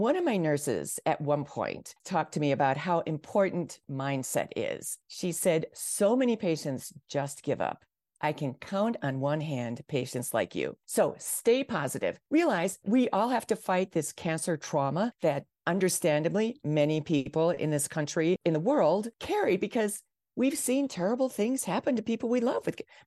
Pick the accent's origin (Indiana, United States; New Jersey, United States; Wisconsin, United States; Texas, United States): Wisconsin, United States; I'm from Wisconsin, and we're raised to, you know, you're not supposed to praise, be the center of attention.